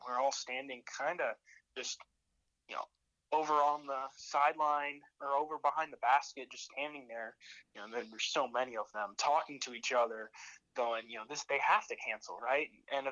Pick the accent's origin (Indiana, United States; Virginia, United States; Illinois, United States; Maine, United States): Virginia, United States; Hampton; Well, so it's my hometown team. The stadium is 15 minutes away from my house in Yorktown, Virginia. It's based out in Hampton. And I grew up actually going to games there.